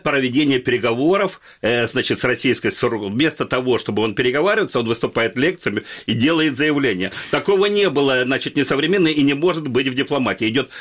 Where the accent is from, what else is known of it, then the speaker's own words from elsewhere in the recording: Starobilsk, Luhansk Oblast, Ukraine; я сам выходец из Старобельска